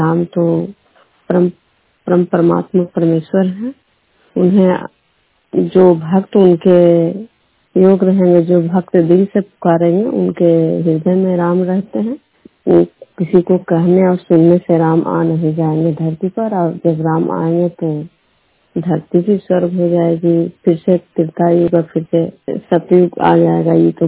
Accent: Bihar, India; मैं विष्णु प्रोग्राम खुरा पंचायत नालंदा जिला नालंदा प्रखंड के निवासी हूँ।

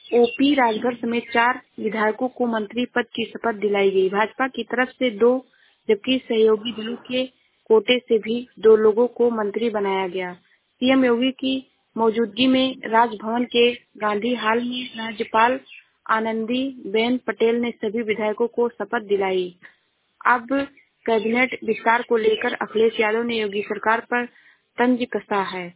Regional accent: Uttar Pradesh, India; मैं जिला श्रावस्ती से हूँ।

